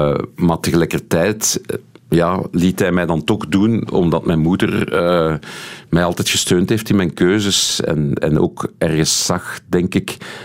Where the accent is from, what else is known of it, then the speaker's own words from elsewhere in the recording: Steenokkerzeel, Flemish Brabant, Belgium; also born or lived in Haren; Ja, ik ben opgegroeid in Steenokkerzeel. Nu, tot mijn 7e woonde ik in de gemeente Haren, wat gezien mijn coiffure wel grappig is. En dan zijn we naar Steenokkerzeel verhuisd, dus dat is ook een beetje verder aan de buitenkant van Brussel.